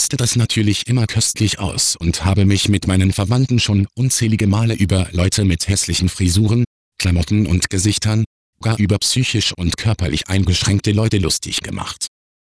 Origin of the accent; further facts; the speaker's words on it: Netherlands; moved away; inigen Jahren bin ich, 20, mit meiner Familie aus den Niederlanden hierher gezogen.